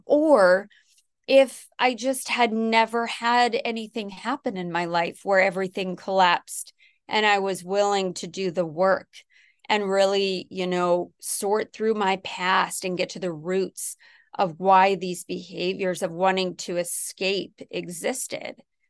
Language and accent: English; California, United States; for me, I grew up in the Silicon Valley, and I was around a lot of really smart kids